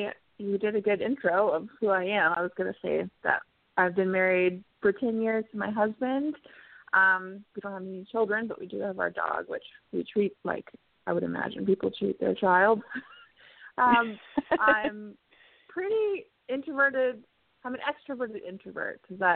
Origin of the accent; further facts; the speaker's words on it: North Carolina, United States; Oh, and I'm also originally from North Carolina, so I was hearing you guys talk about Fort Bragg and the hurricane and all that.